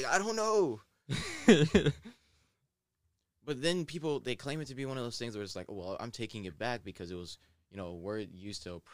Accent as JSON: {"language": "English", "region": "Ohio", "country": "United States", "lives_now": "New York, United States", "said": "Because I was from Ohio. I called soda pop."}